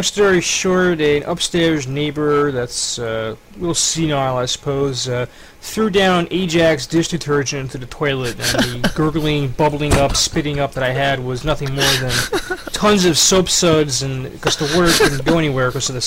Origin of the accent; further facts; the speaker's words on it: Brooklyn, New York, United States; How could you say that? I'm from Brooklyn, and that hurts me.